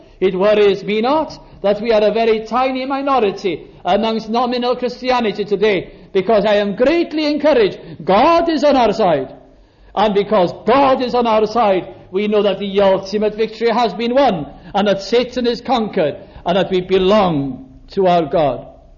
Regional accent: Wales, United Kingdom; Although I am myself a Welsh person and living in Britain and belonging to the United Kingdom

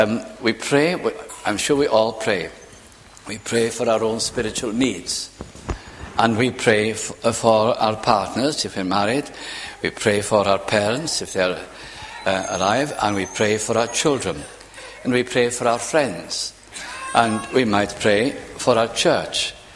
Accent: Caernarfon, Wales, United Kingdom; The one where I was brought up in Carnarvon

